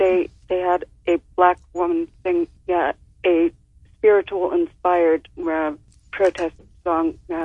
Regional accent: Maryland, United States; I'm from Maryland

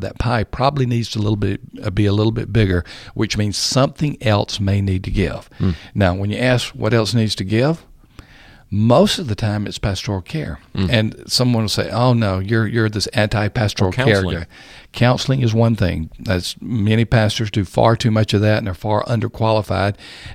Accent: Franklin, Tennessee, United States; We work in Nashville. I live in Franklin, all in the metro Nashville area. But I discover things about my hometown, Franklin, every week.

